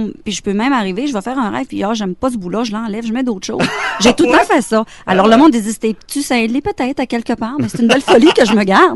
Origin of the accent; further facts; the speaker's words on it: Kenogami, Quebec, Canada; j'ai été élevée à Kenogami, pas loin de l'île Sainte-Cécile. Je demeure à Chipcha depuis que je suis mariée.